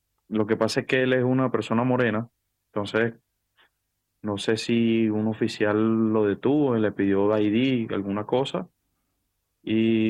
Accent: Venezuela; es mi país. Uh-huh. A pesar de las cosas que estén pasando, sigo siendo ciudadano venezolano, entonces sigue siendo mi casa.

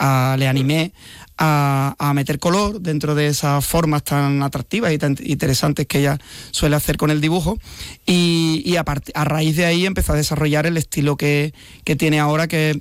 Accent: Spain; en 60 años de historia soy el primer español que lo dibuja

